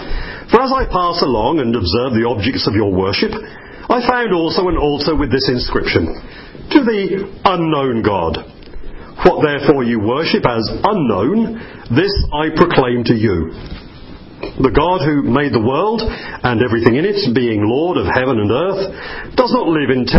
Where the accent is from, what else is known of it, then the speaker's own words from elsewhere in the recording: London, United Kingdom; I've become much more English since I moved there from London than I ever was in London.